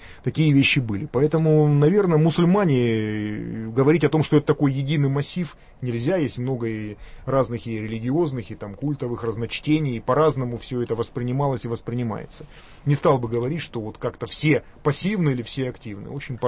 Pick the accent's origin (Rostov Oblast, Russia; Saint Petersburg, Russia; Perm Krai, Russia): Rostov Oblast, Russia; многие вот мои земляки, например, я сам из Ростовской области